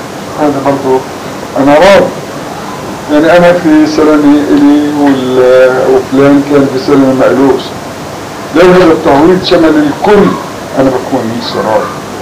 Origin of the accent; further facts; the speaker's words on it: Palestine; ليش ما نحن يعني كفلسطينيين ما نأخذ حقنا؟